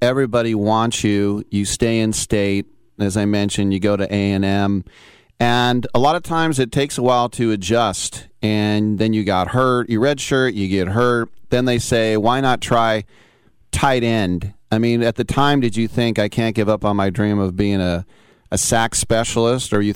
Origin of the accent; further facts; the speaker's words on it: California, United States; For me, growing up in the Bay Area, we had Cal and Stanford